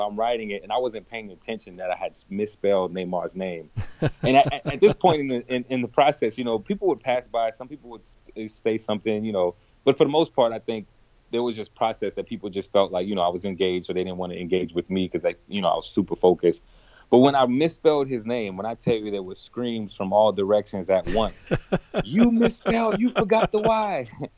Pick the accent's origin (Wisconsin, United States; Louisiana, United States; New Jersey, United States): Louisiana, United States; New Orleans; I'm from New Orleans, and New Orleans is a very cultural-rich city full of art and soul.